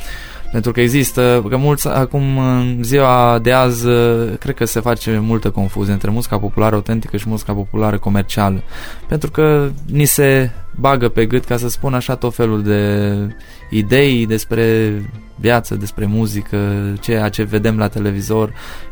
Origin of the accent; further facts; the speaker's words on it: Medeaș, Sibiu County, Romania; sunt din Medeaș, județul Sibiu. Am 28 de ani.